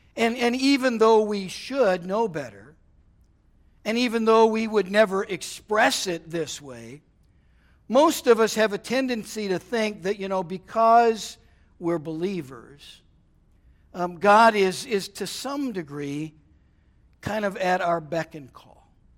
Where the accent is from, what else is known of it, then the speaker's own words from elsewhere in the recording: Minnesota, United States; I used to do it when I was a kid, except I grew up in Minnesota where it gets really cold